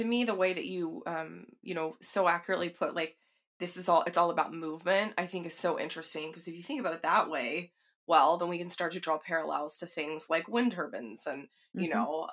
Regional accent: Texas, United States

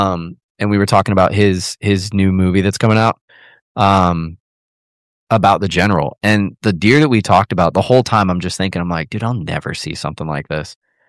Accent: Schaumburg, Illinois, United States; I mean, I'm originally from Illinois, right?

